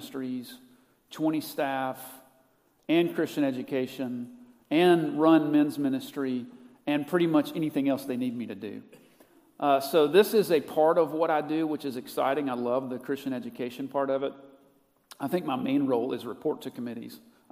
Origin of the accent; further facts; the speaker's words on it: Nashville, Tennessee, United States; I grew up in Nashville, Tennessee. My family's still there, and went to school at Western Kentucky, as Bob mentioned.